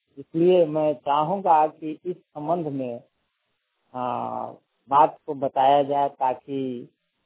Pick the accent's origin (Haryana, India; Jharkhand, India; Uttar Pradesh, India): Jharkhand, India; Leslieganj; थाना लेस्लीगंज, जिला प्रणाम का रहने वाला हूँ।